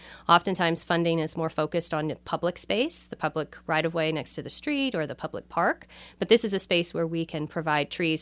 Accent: Arkansas, United States; I grew up in Northwest Arkansas with my toes in the dirt and on the rivers

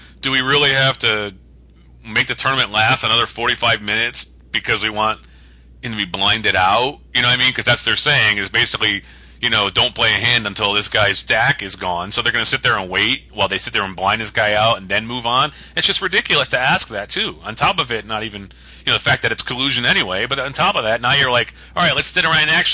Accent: Connecticut, United States; and I'm from Connecticut. That's part of the tri-state area.

